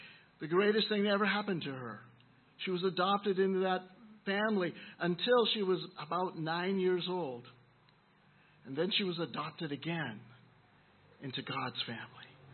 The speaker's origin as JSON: {"language": "English", "region": "California", "country": "United States", "said": "Actually, I'm from California, and I should be in there too, but I've been away so long."}